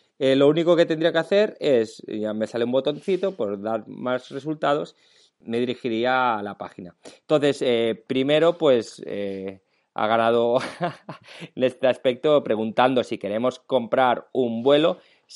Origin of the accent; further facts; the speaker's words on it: Lleida, Catalonia, Spain; porque yo soy de Lleida y el aeropuerto más cercano que me queda, supongo, un viaje a Londres debe ser Barcelona